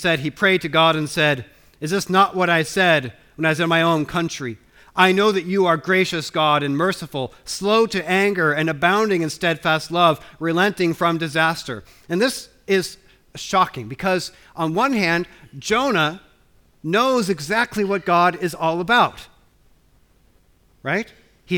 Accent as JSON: {"language": "English", "country": "United States", "lives_now": "United Kingdom", "said": "I'm from the United States of America, as we all know, and I do love the country of my birth."}